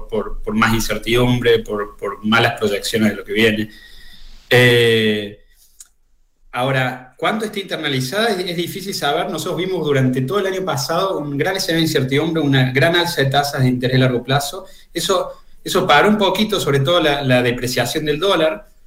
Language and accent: Spanish; Argentina; Yo vengo de Argentina, entonces Argentina es un país de alta inflación